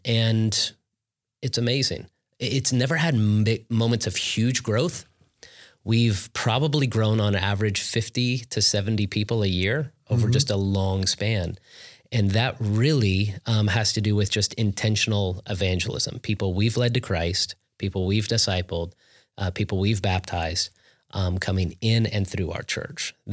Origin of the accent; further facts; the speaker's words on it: Las Vegas, Nevada, United States; Born and raised in Vegas, and my father's a pastor.